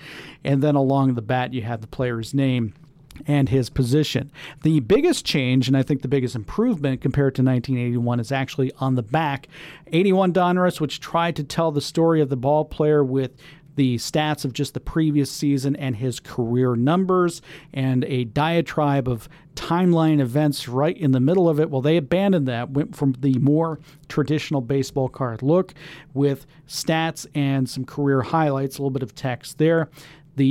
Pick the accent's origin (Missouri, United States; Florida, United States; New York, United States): Florida, United States; Tampa; I was a big Blue Jays fan growing up, which doesn't make much sense because I grew up here in Tampa, Florida, but I loved the Blue Jays